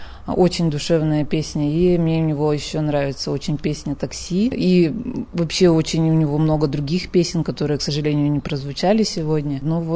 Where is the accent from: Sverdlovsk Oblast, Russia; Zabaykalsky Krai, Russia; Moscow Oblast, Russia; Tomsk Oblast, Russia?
Sverdlovsk Oblast, Russia; Berezovsky; я сама лично из Березовска